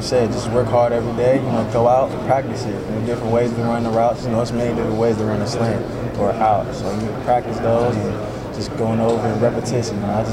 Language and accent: English; Columbus, Ohio, United States; he's at Ohio State, and I'm from Columbus, so I know him.